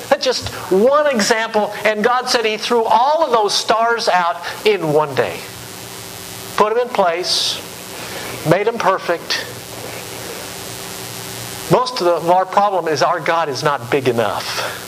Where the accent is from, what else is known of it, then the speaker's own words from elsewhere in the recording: California, United States; I've been to the beach. I grew up in Southern California.